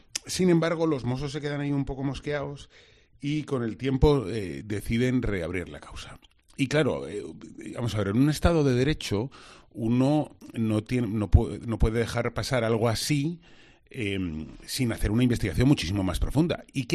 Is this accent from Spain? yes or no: yes; Spain; pero nosotros que somos los españoles muy dados a la sospecha